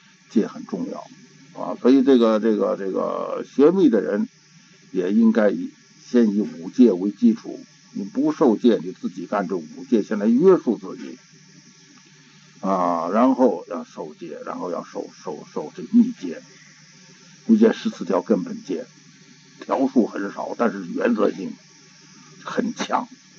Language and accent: Chinese; Tibet, China; Chinese is a second language; 我们西藏人就是每年到年终自己检查检查